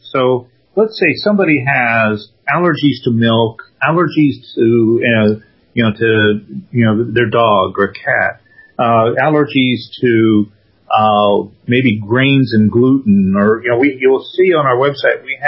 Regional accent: Great Lakes, United States; I grew up in the Great Lakes area, of Ohio, Pennsylvania

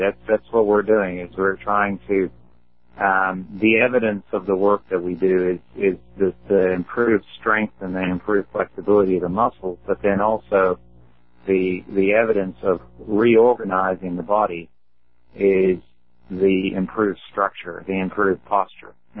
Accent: South Africa; now in United States; Yeah, I grew up in South Africa, yeah. So, yeah, great place. Miss it a lot.

